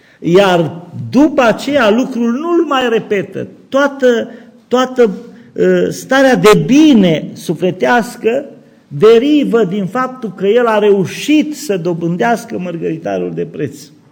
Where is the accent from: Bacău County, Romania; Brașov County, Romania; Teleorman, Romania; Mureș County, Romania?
Mureș County, Romania; eu am crescut în Sălobăstru, cei mai mulți știți, o prăpastie de sat pe malul Gurghiului și am crescut la țară, acolo cu mama și cu tata, cum era la noi obiceiul.